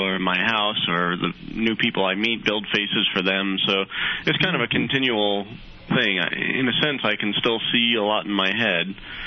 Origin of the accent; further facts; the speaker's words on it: Long Island, New York, United States; No, I grew up on Long Island, New York.